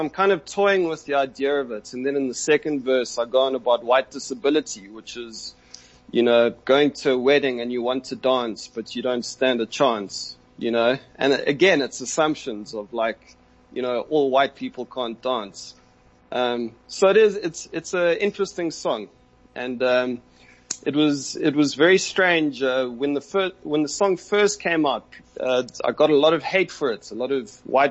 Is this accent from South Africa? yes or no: yes; Johannesburg, Gauteng, South Africa; born there; I was born in Joburg, actually.